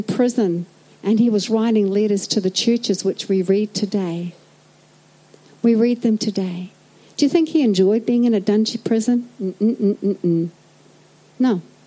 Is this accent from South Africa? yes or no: no; Whakatane, Bay of Plenty, New Zealand; also born or lived in Scotland; I was born in Whakatane, you want to know where I come from? All right, I come from Whakatane, all right, over there somewhere, 15 years in Scotland. And then we came back in 2001.